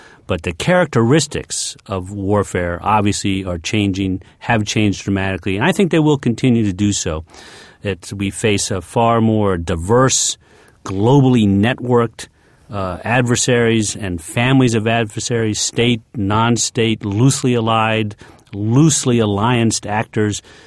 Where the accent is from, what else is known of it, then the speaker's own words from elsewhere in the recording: Baltimore, Maryland, United States; I grew up in Baltimore, Maryland